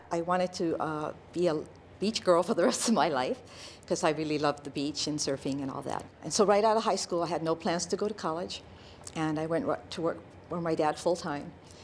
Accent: Kailua, Hawaii, United States; also born or lived in Alameda, California; I was born in Kailua, and then when I was two, my family moved to Alameda, California. My father went to work for Matson, and we stayed there for 8 years and then came back to Kailua.

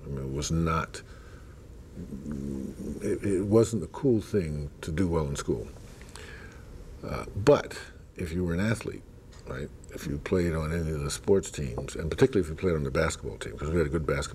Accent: Brooklyn, New York, United States; born there; Well, I was born in the Bedford-Stuyvesant section of Brooklyn, and that was pretty rough

